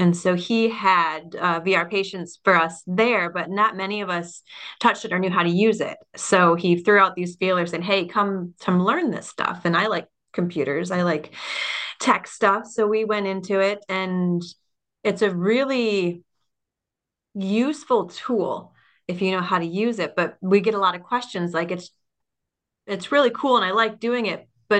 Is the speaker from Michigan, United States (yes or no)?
yes; Michigan, United States; also born or lived in Arizona; I am originally from Michigan.